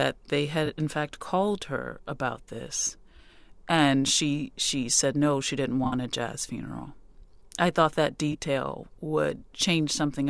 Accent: New Orleans, Louisiana, United States; born there; But I was born, you know, in Methodist Hospital on Reed Road in New Orleans East

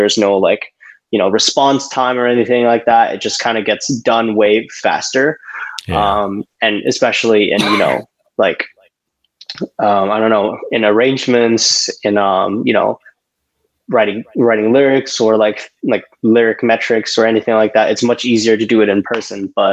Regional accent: Thailand; now in Taiwan; And now I currently live in Taiwan. So, my nationality is actually Taiwan, but I was born and raised in Thailand.

